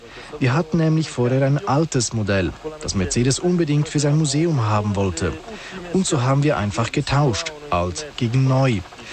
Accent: Vatican City; Mein Vater war päpstlicher Gendarm. Er hatte die vatikanische Staatsbürgerschaft und eine Wohnung hier. Das heißt, ich bin im Vatikan aufgewachsen und jetzt bin ich quasi in die Heimat zurückgekehrt.

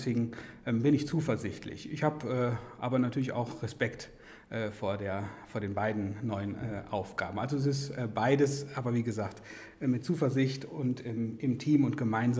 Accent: North Rhine-Westphalia, Germany; Ich komme ja aus dem Siegerland, da liegt dann auch schon mal Schnee zu der Zeit

